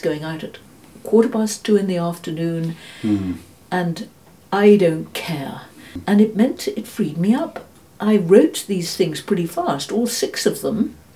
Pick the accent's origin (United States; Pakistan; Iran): Pakistan; born there; it was about where I was born in British India and what Pakistan was like now